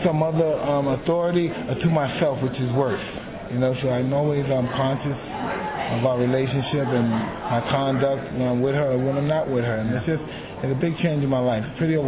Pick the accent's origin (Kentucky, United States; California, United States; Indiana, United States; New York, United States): New York, United States; because I'm a New Yorker